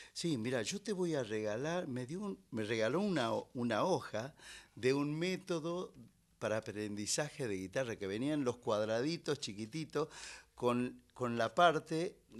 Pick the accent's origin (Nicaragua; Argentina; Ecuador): Argentina; Choya, Catamarca; El Choya. Yo soy choyano porque mi pueblo se llama Choya y es de la, pertenece a la ciudad de Andalgalá, Catamarca.